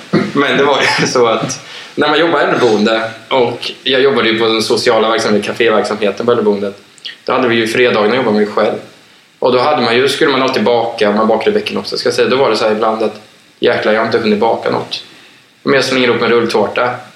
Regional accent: Västervik, Kalmar County, Sweden; Och jag besöker dem också så länge, eller så ofta jag kan när jag är hemma i Västervik.

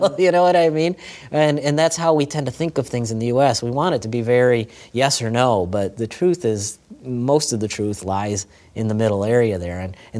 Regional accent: United States; look, I'm an American. I'm a consumer.

